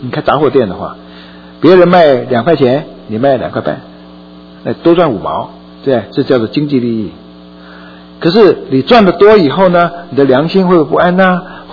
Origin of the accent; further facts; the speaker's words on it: China; 所以我们中国人是一个讲到礼义，礼仪之邦